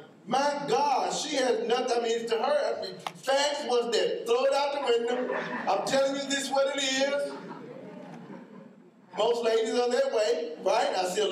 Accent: Missouri, United States; I'm from Missouri, I guess. You gotta show me.

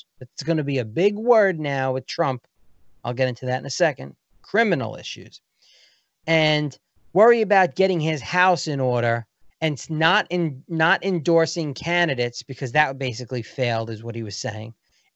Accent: New York, United States; I'm from New York, Long Island, near where he is.

